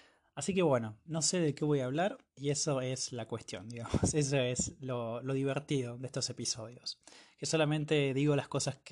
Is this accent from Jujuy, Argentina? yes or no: no; General Roca, Río Negro, Argentina; also born or lived in Córdoba; yo soy del norte de la Patagonia, de una ciudad que se llama General Roca, está cerca de una ciudad que es grande, que se llama Neuquén. Así que bueno, viví acá por más o menos 17, 18 años, y después me fui a Córdoba a estudiar